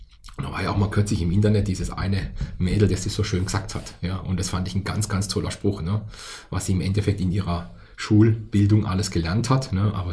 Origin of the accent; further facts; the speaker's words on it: Baden-Württemberg, Germany; Ich komme aus der Südwestecke Deutschlands. Also bei den Schwaben spricht man gar nicht übers Geld. Bei den Badern schon ein bisschen eher, weil wir etwas mehr Lebemänner sind.